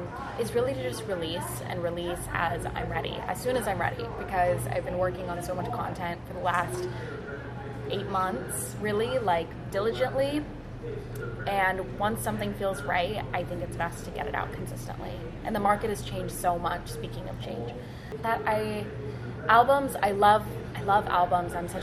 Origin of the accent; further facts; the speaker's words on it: Anaheim, California, United States; I am. So. I'm from Anaheim.